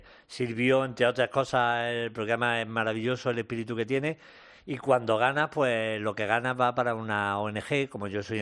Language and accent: Spanish; Jaén, Andalusia, Spain; Yo que soy de Jaén.